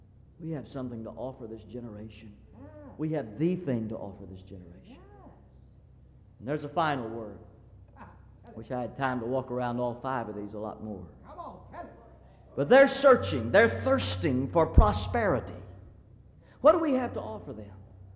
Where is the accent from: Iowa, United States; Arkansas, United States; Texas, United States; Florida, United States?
Texas, United States; Fort Worth; I grew up in Fort Worth, Texas.